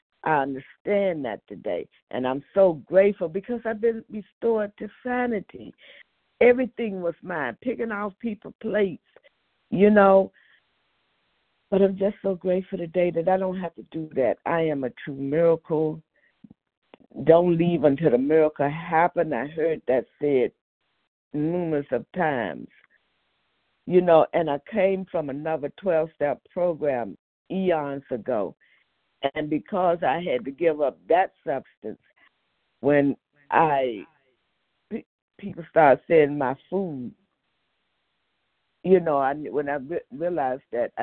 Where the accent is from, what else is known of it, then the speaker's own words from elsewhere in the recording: Maryland, United States; I'm from Maryland, and I'm real grateful to be here today.